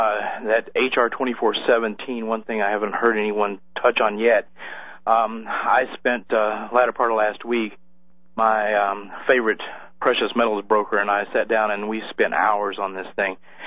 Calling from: Deer Park, Washington, United States; Calling from Deer Park, Washington.

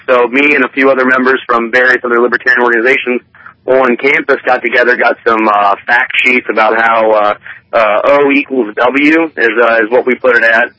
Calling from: Athens, Ohio, United States; I'm calling from Athens, Ohio

